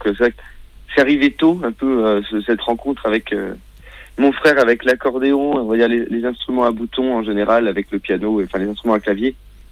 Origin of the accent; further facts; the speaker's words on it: Saint-Nazaire, Pays de la Loire, France; Nous, on a grandi à Saint-Nazaire en Loire-Atlantique, là à côté de Nantes